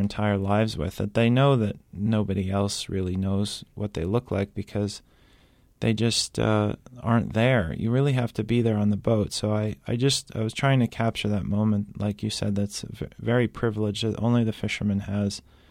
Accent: United States; some of them were fish that I had nostalgia for growing up near Long Island Sound

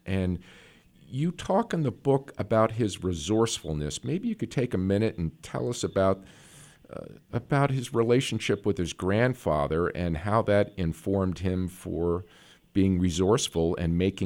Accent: Boston, Massachusetts, United States; Brian, I'm from Boston

